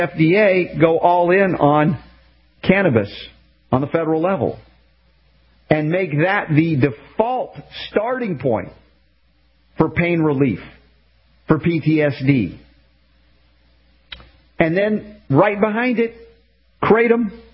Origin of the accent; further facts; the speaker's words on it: United States; Now, as an American, I can speak to my fellow Americans